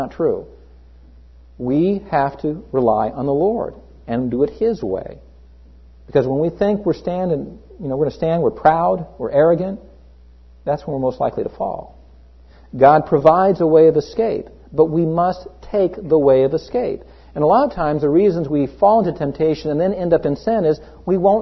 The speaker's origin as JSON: {"language": "English", "town": "Los Angeles", "region": "California", "country": "United States", "said": "And I'm from Los Angeles. I know earthquakes."}